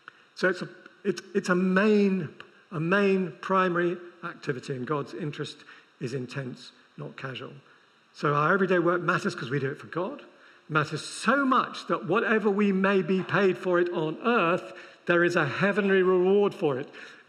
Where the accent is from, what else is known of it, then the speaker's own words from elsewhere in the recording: United Kingdom; I know we're British, but sometimes it's good to do that.